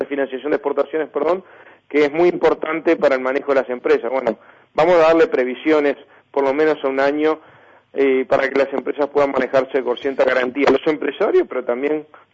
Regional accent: Uruguay; nos tiene que preocupar mucho como uruguayos

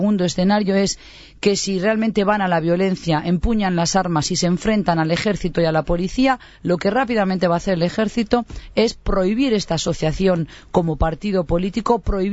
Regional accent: Egypt; moved away as an adult; now in Uruguay; Yo viví y crecí en Egipto, llegué con 19 años y pasé muchos años allí, de hecho, hasta que me casé y vine al Uruguay, residí en Egipto.

